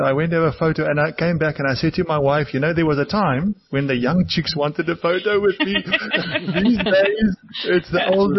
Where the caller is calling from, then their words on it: Durban, KwaZulu-Natal, South Africa; From Durban.